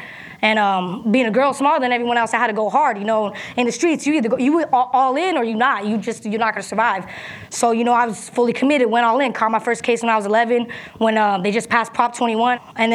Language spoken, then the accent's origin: English; Redwood City, California, United States; I'm from North Fairfax, Redwood City, California. It's not too far from here.